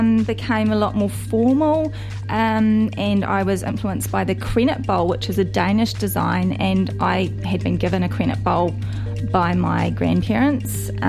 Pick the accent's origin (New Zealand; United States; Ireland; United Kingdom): New Zealand; Coromandel Peninsula, Waikato; because I'm from the Coromandel Peninsula.